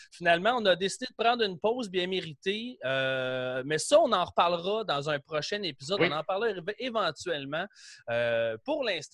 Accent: Quebec, Canada; Et chez nous au Québec, présentement, il est midi.

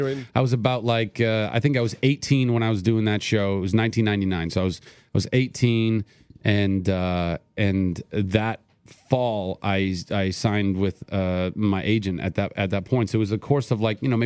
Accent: Ventura, California, United States; born or raised there

